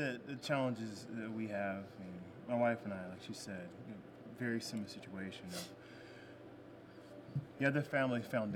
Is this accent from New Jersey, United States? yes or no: no; Kansas, United States; also born or lived in Pennsylvania; Grew up in the same situation, growing up in Kansas and Pennsylvania